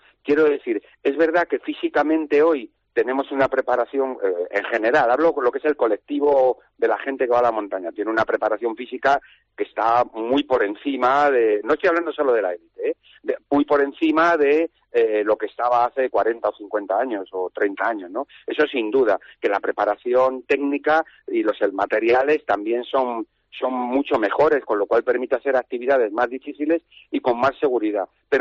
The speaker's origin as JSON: {"language": "Spanish", "town": "Madrid", "region": "Community of Madrid", "country": "Spain", "tie": "born there", "also_born_or_lived": "Benasque", "said": "yo nací en Madrid, pero Benasque es mi pueblo, siempre ha sido mi pueblo."}